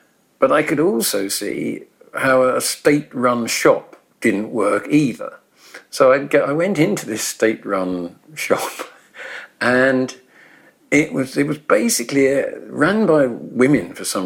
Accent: England, United Kingdom; even as I was growing up in England, you know, or Britain

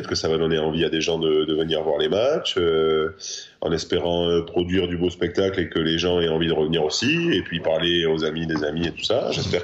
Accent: Castres, Occitanie, France; Ouais, moi je suis de Castres

